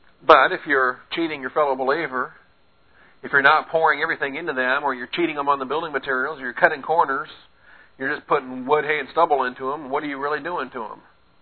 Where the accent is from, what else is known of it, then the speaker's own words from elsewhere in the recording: Seattle, Washington, United States; now in Texas, United States; Down here in Texas, we have a much easier time of teaching the second person plural. I grew up in Seattle and have a much harder time teaching the second person plural.